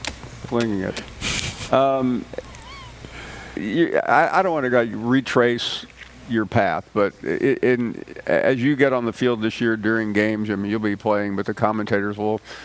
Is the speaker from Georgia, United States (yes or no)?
no; Tennessee, United States; Yeah, I grew up in Tennessee, and every kid I knew wanted to be the starting quarterback at Tennessee.